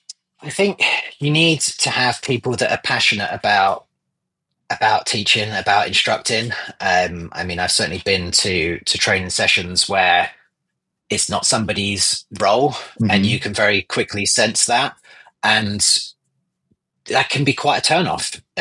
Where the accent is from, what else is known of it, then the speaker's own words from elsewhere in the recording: United Kingdom; I'm a Brit. We love talking about the weather.